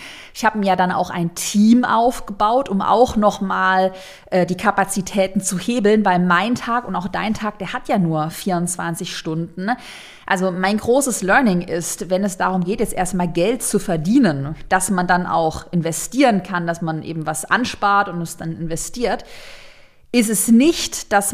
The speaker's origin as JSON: {"language": "German", "town": "Tübingen", "region": "Baden-Württemberg", "country": "Germany", "tie": "born or raised there", "said": "da gab es so einen Spartag, wo man dann zur Kreissparkasse bei uns in Tübingen im Schwabenländle gegangen ist"}